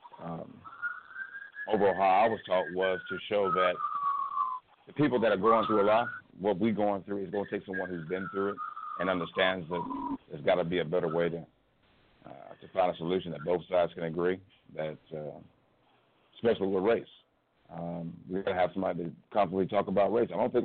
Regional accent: Cleveland, Ohio, United States; I am locally from Cleveland, and I'm running for the highest office in the land in 2020.

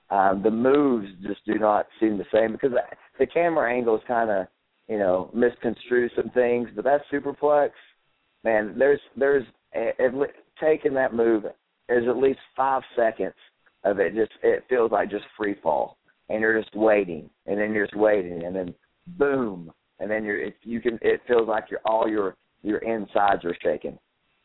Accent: Tennessee, United States; So I grew up here in East Tennessee.

